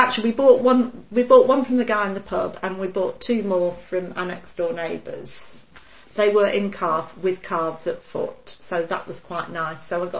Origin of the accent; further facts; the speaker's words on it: Stafford, West Midlands, United Kingdom; I did because I grew up in Stafford, so I knew it was a little bit better.